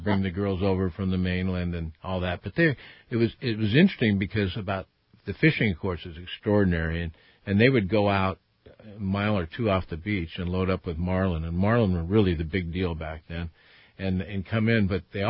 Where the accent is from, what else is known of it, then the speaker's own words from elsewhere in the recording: Santa Monica, California, United States; also born or lived in Malibu; I grew up in Santa Monica and Malibu, and so I was always been close to the water.